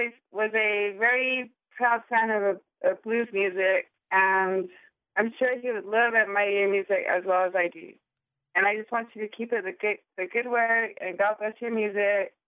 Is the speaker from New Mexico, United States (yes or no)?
yes; El Moro, New Mexico, United States; I'm from El Moro, New Mexico, and I'm so proud to and honored to hear this music.